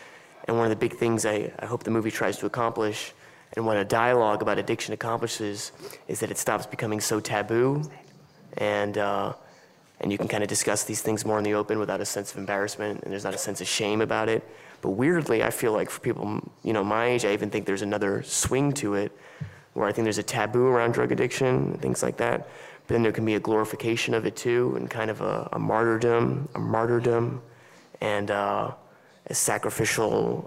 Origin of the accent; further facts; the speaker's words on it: United States; Yeah, I'm American.